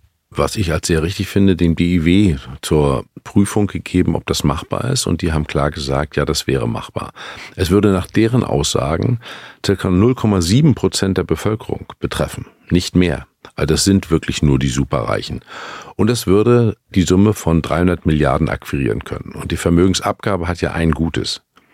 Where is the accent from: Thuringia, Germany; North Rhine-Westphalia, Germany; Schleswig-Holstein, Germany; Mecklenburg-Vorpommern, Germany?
Mecklenburg-Vorpommern, Germany; ich komme ja aus Mecklenburg-Vorpommern.